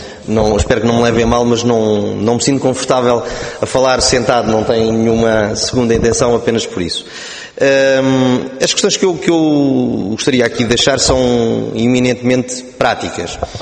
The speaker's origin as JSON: {"language": "Portuguese", "town": "Oeiras", "region": "Lisbon", "country": "Portugal", "said": "Eu, como sou do Oeiras"}